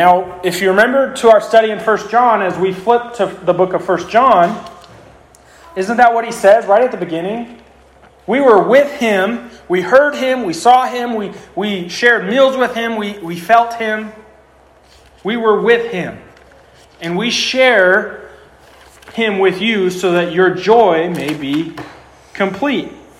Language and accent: English; St. George, Utah, United States; I grew up in St. George where it was a lot of snowbirds would live there.